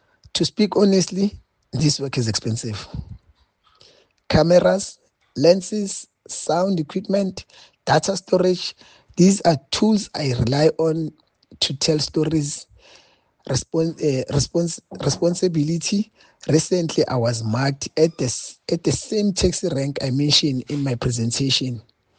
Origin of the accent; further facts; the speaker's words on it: Ekurhuleni, Gauteng, South Africa; I come from Ekurhuleni township-based region in South Africa.